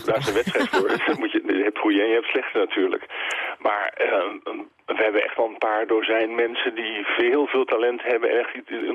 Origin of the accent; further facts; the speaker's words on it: Netherlands; juist voor mij als Nederlander, lastig natuurlijk te overzien